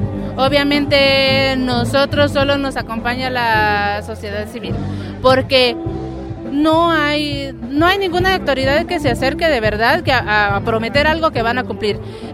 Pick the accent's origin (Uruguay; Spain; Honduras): Honduras; Soy de nacionalidad hondureña